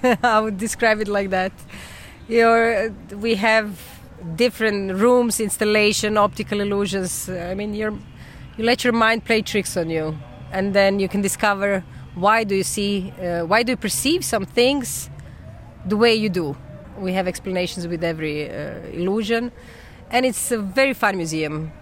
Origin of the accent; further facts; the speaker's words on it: Croatia; moved away as an adult; I'm from Croatia and I came here when I was 18 years old to study architecture, and then I stayed here for now it's been 22 years.